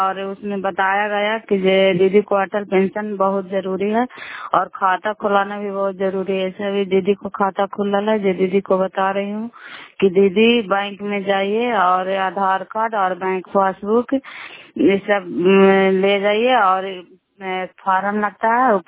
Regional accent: Bihar, India; मैं नंदा जिला कराई वाला मकरौता पंचायत बैरगंज के निवासी हूँ।

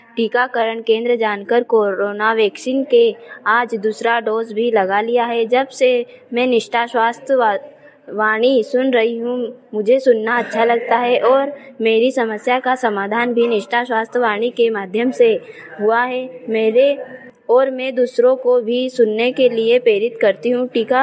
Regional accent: Dulhar, India; मैं ग्राम डुल्हार से हूँ।

